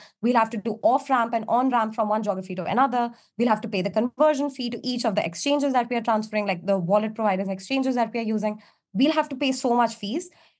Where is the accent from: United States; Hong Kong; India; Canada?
India; now in United Kingdom; So I'm from India. When I moved to the UK, it was so painful because I was not able to transfer any capital. So as an Indian, like, and as an Asian brown immigrant, you don't have any credit history.